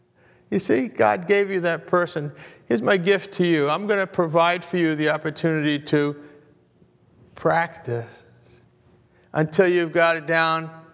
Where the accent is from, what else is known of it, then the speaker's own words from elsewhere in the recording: Scotland, United Kingdom; I am Scottish.